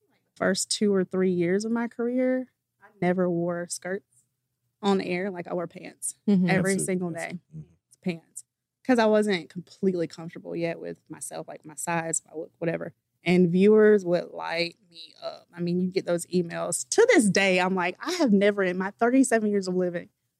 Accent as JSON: {"language": "English", "town": "Sherrill", "region": "South Carolina", "country": "United States", "said": "Like, again, I'm from Sherrill, South Carolina."}